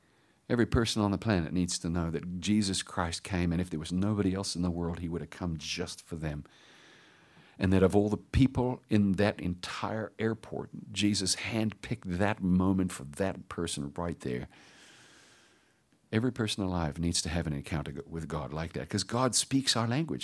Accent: United States; It's the way I dress. I'm American.

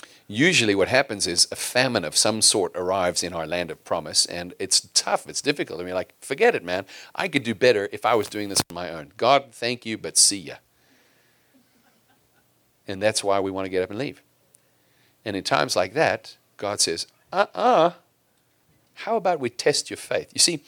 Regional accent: South Africa; we come from South Africa, and we're working with the mission place up the mountain

